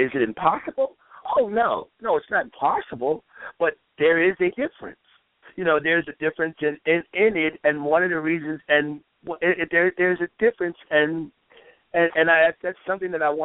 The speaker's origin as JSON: {"language": "English", "country": "United States", "said": "I look at our American players, and I mean, I'm American, so I'm a little bit biased"}